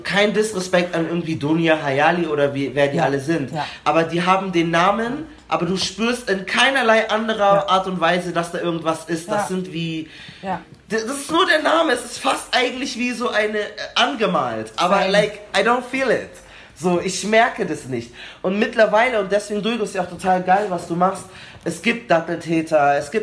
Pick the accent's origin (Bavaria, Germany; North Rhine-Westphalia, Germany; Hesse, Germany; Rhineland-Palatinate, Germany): Bavaria, Germany; Munich; wir haben den Eisbach bei uns in München und dann sind die oft irgendwie nach der Schule da hingegangen